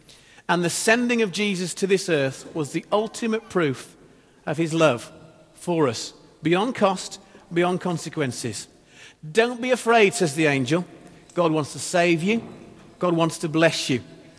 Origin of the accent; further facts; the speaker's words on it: England, United Kingdom; moved away; people are fascinated by us because we're English and because they can mock us about the test. They're fascinated by the story of us coming over here to this little corner of the world from England.